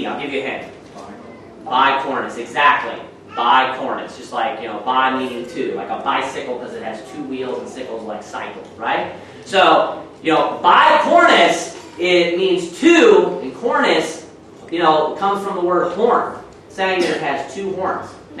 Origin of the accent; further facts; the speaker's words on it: Cincinnati, Ohio, United States; I grew up in the Cincinnati area. We used to go to the Cincinnati Zoo all the time.